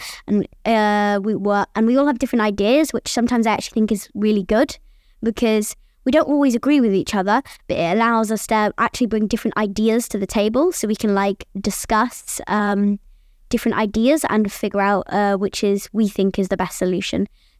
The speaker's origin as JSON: {"language": "English", "region": "Dubai", "country": "United Arab Emirates", "tie": "born or raised there", "said": "King's School Dubai. I'm 11 years old. I was born and raised in Dubai. So yeah, I'm a Dubai baby."}